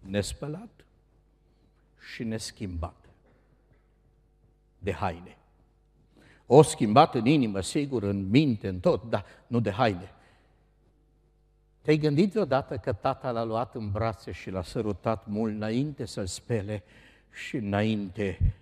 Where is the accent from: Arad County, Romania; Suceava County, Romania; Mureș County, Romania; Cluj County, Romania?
Arad County, Romania; Arad; Eu am crescut la Arad într-un cartier care a fost sat înainte.